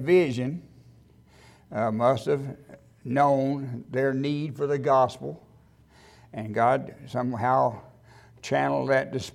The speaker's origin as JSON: {"language": "English", "region": "Texas", "country": "United States", "said": "I'm a Texan, and this is a disclaimer."}